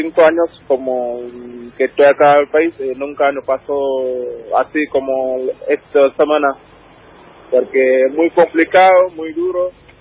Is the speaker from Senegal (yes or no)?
yes; Senegal; moved away as an adult; now in Argentina; yo soy de Senegal. Tengo 29 años y hace 5 años, 6 años que estoy acá al país.